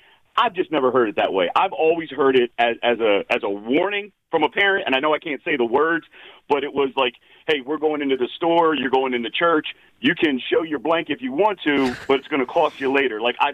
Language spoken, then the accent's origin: English; Camden, New Jersey, United States; I grew up in Cam, New Jersey. Very similar culture.